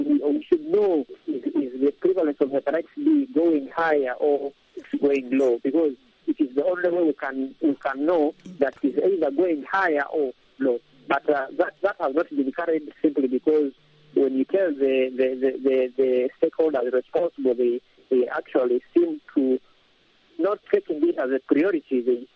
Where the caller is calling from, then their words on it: Ghana; because I'm speaking from Ghana.